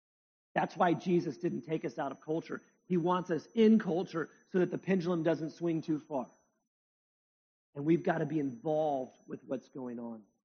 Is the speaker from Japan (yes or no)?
no; United States; My wife and I, we travel to Israel. I'm from America.